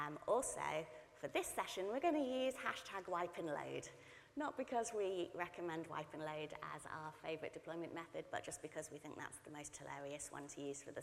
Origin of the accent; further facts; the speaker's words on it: England, United Kingdom; I don't know if you can tell that I'm originally English.